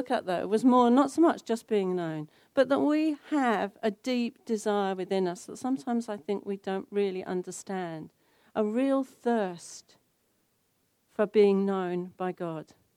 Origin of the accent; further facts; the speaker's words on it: Brighton, South East England, United Kingdom; now in Palmerston North, New Zealand; I come from Brighton in Sussex, which is a huge conurbation, a bit like London by the sea.